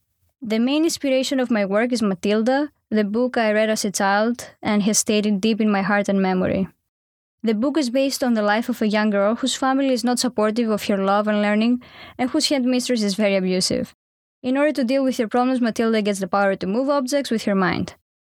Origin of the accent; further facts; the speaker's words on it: Greece; Born and raised in Greece, as I was growing up, things in my life often were not ideal